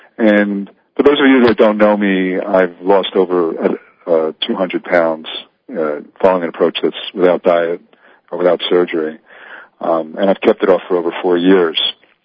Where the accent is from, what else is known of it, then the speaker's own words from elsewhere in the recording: United States; now in Australia; I live in Australia right now. I'm an American, but I live in Australia.